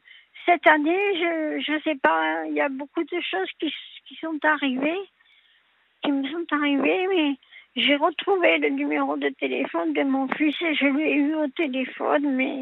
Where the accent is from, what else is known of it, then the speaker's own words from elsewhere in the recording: Nice, Provence-Alpes-Côte d'Azur, France; je suis née à Nice. Je suis niçoise.